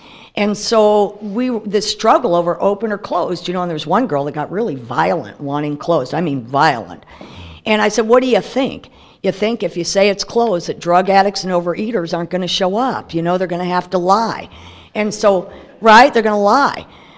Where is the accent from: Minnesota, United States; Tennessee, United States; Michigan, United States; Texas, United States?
Texas, United States; El Paso; I was raised in El Paso.